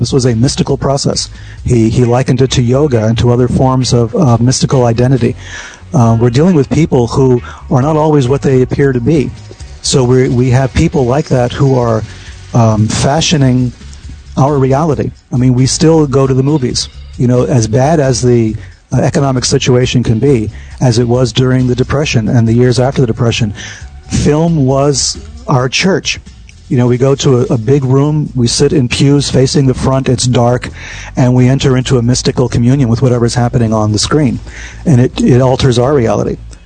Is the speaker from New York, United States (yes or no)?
yes; New York City, New York, United States; born there; I'm a New Yorker. I was born in the Bronx.